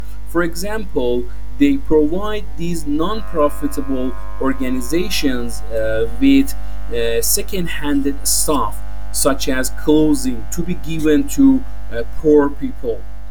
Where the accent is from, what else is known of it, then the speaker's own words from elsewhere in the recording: Iran; English is a second language; my compatriots as their pastime in my home country, I mean Iran.